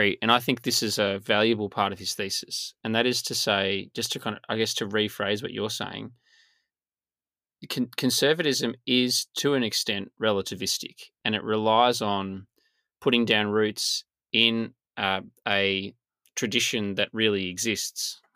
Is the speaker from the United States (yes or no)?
no; Australia; And so I make that case for why I'm an Australian conservative.